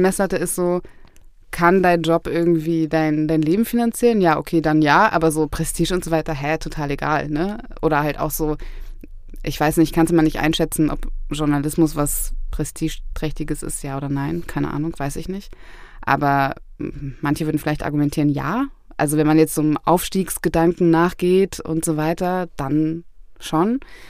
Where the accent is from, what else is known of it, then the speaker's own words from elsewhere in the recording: Berlin, Germany; Ich bin in Berlin-Wedding aufgewachsen und habe dort gelebt, bis ich 12 oder 13 war ungefähr und war viel, aber auch immer in Kreuzberg, weil meine Oma auch oft auf mich aufgepasst hat.